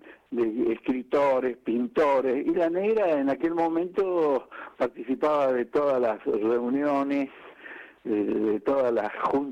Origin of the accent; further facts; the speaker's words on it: Mendoza, Argentina; en aquel momento yo vivía en Mendoza porque nací en Mendoza